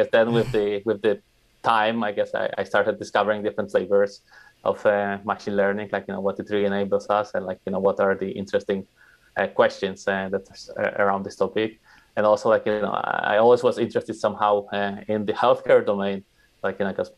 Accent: Wrocław, Lower Silesian Voivodeship, Poland; born or raised there; English is a second language

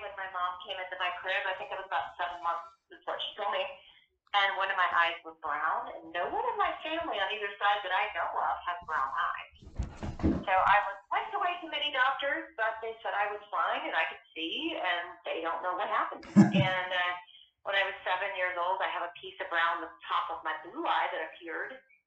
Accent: Texas, United States; And growing up in Texas, I always had this sense that I really didn't belong there.

